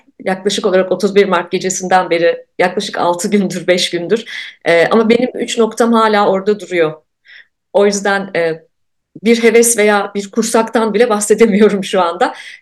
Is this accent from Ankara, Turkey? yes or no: yes; Ankara, Turkey; Ankaralıyım ben, tutkulu bir Ankaralıyım. Eski Ankara'nın o sokakları, sokak kültürü falan.